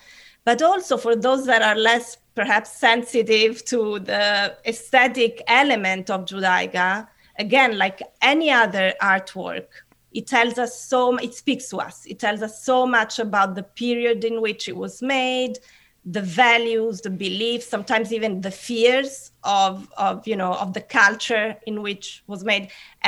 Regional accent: Rome, Lazio, Italy; moved away; also born or lived in London / Israel; I'm actually originally from Rome, but I left Rome 28 years ago now, and I lived many years in London and in Israel, where I worked and I studied

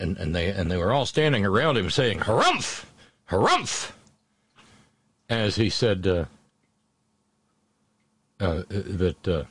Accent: Florence, Alabama, United States; I mentioned the really dumb new logo of my hometown. You know, the F with an exclamation point. Oh, Jesus. Well, turns out that the company, and by the way, we finally know who done it. There's an outfit in Birmingham called Tatum Design

